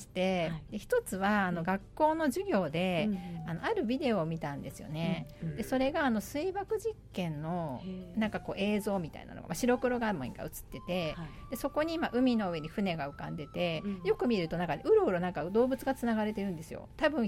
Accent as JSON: {"language": "Japanese", "region": "Tokyo", "country": "Japan", "tie": "born or raised there", "said": "幼い頃から、まあ、東京で生まれて育って、大学があの日大の神奈川の校舎の方にいた、まあ、関東圏内に"}